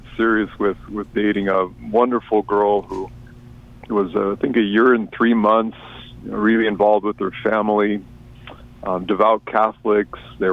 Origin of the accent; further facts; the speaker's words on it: Washington, United States; I grew up in Washington State, Southwest Washington, north of Portland, little town, no stoplights, in the country, 5 acres with the fam, and it's kind of a normal childhood.